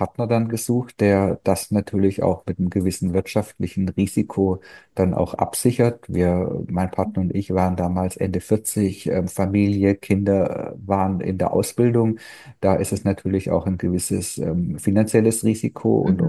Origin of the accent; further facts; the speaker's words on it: Baden-Württemberg, Germany; Ich bin ja Schwabe